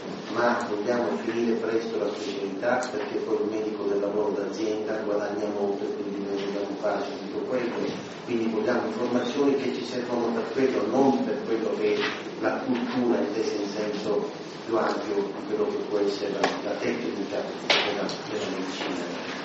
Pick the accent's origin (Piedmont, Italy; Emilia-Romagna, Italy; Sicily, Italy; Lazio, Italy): Sicily, Italy; io non sono lombardo, vengo dalla Sicilia, dalla terra di Sicilia